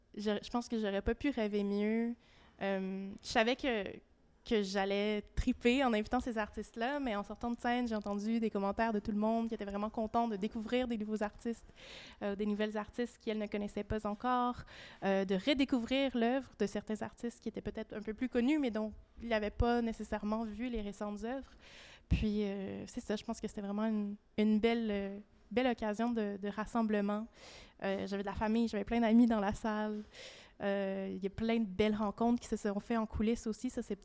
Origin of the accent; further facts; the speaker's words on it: Quebec City, Quebec, Canada; J'ai grandi à Québec